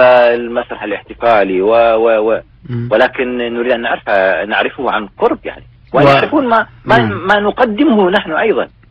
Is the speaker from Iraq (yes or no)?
yes; Iraq; moved away; يعني أنا واحد من الناس طلعت من العراق